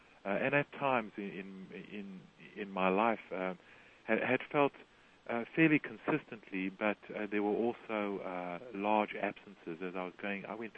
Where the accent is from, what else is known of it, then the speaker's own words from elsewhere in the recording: South Africa; now in San Diego, United States; I'm originally from South Africa.